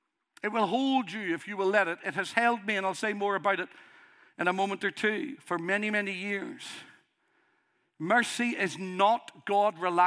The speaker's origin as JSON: {"language": "English", "region": "Northern Ireland", "country": "United Kingdom", "said": "I am from Northern Ireland. Did you notice? Sometimes people say to me, what's your accent? And I'll say, I don't have an accent. I have a dialect. Of course, I have an accent."}